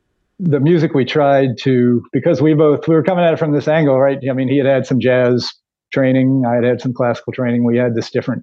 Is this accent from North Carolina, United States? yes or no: yes; Raleigh, North Carolina, United States; I was going to pursue engineering studies at North Carolina State University in Raleigh, which is my hometown